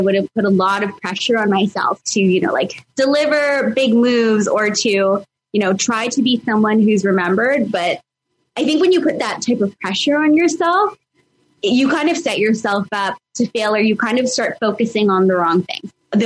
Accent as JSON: {"language": "English", "country": "Canada", "said": "as a Canadian"}